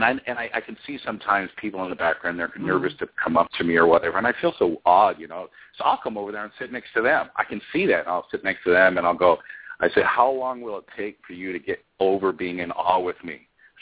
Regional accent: California, United States; My culture is Hawaiian. I was raised in California, so I have kind of a surfer kind of Hawaiian kind of California.

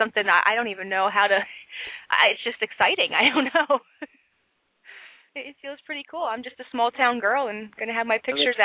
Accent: Pottstown, Pennsylvania, United States; right here in my hometown, 5 minutes from my house in Pottstown.

